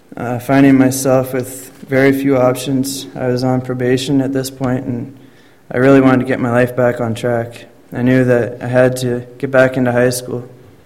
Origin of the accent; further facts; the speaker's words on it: Peterborough, Ontario, Canada; born there; I'm 26. I was born in Peterborough, Ontario. Being raised in a godly family, I remember living in rural areas